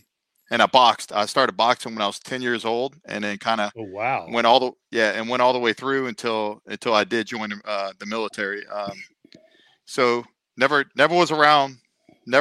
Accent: New Orleans, Louisiana, United States; I grew up right outside New Orleans, Louisiana, down the bayou.

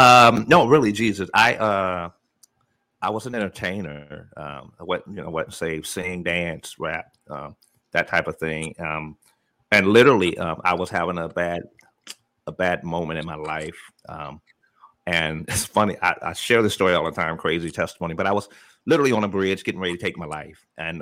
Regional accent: Canton, Ohio, United States; now in Concord, United States; I was actually born and raised in Canton, Ohio, but I'm currently in Charlotte, North Carolina, actually outside of Charlotte, which is Concord, North Carolina.

